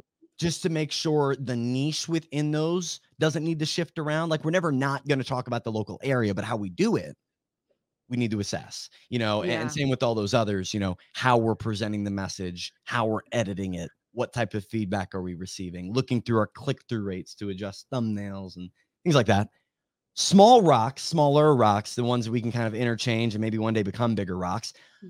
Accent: California, United States; yeah, we're specifically from Cali.

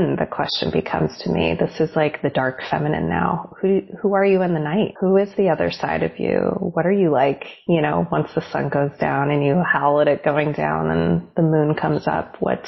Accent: Northeast, United States; I think that was something growing up in the Northeast.

